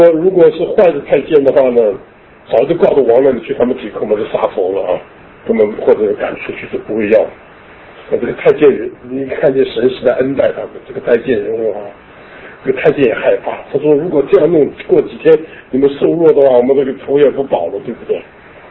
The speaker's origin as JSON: {"language": "Chinese", "country": "China", "said": "我们中国人，尤其我们中国人，我们对这个天呢，我们有一种很特别的一种思想在里面"}